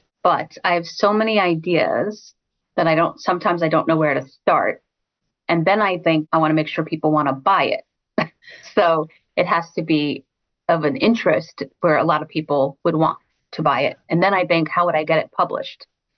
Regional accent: Brooklyn, New York, United States; So growing up in Brooklyn, you know what that's like.

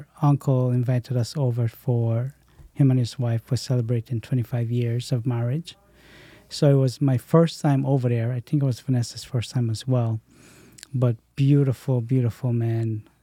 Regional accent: St. Croix, U.S. Virgin Islands; I'm originally from the St. Croix, U.S. Virgin Islands.

